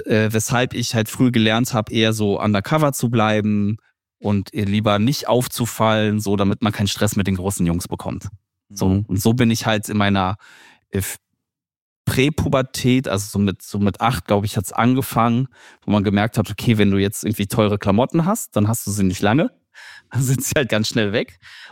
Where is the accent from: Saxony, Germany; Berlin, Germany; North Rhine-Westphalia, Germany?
Berlin, Germany; so wie ich halt aufgewachsen bin in Neukölln